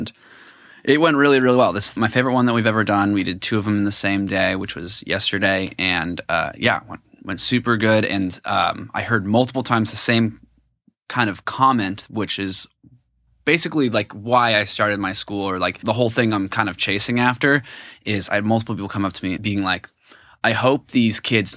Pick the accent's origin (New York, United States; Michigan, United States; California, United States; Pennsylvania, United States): California, United States; moved away as an adult; now in Nashville, United States; I'm originally from California, moved to Nashville like 7 years ago